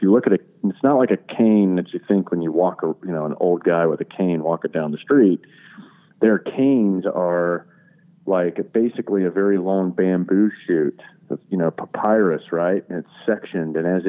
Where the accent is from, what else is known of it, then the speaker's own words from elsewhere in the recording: Abqaiq, Eastern Province, Saudi Arabia; well, I grew up in Abqaiq.